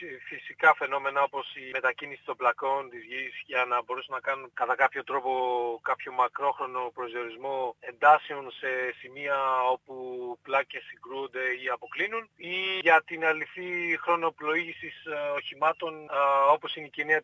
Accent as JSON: {"language": "Greek", "town": "Kozani", "region": "Western Macedonia", "country": "Greece", "tie": "born there", "said": "και η μητέρα μου από το Βελβετό Κοζάνη. Εγώ γεννήθηκα στην Κοζάνη το 1975, Μακεδονία."}